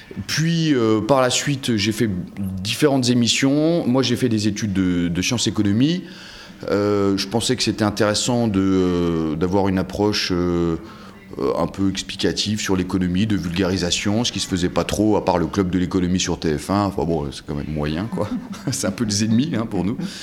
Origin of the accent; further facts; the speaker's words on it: East, France; parce que je viens de l'Est